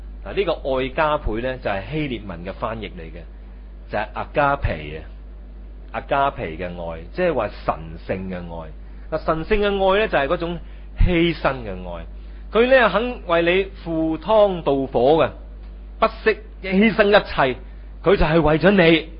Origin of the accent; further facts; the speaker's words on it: China; 你說我們中國人說在家就靠父母嘛，出外就靠朋友。